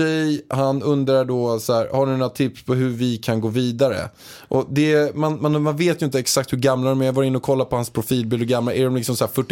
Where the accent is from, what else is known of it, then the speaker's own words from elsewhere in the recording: Kansas City, Missouri, United States; Swedish is a second language; moved away as an adult; now in Stockholm, Sweden; Jag är uppväxt i Kansas City i USA och flyttade till Stockholm när jag var 18, och idag är jag 27 år och har bott i Sverige 9 år. Jag har dubbelt medborgarskap, lärt mig svenska någorlunda bra i alla fall, och känner mig hemma i både Sverige och USA.